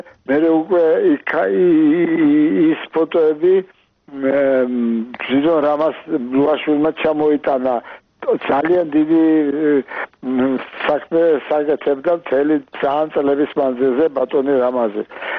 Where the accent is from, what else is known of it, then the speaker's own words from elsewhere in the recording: Tbilisi, Georgia; born there; საშა წავიდა საფრანგეთში იმ სახლიდან, დღევანდელ ტაბიზის ქუჩიდან, სადაც მე დავიბადე. იმ სახლში დავიბადე, საიდანაც საშა წავიდა საფრანგეთში სასწავლებლად.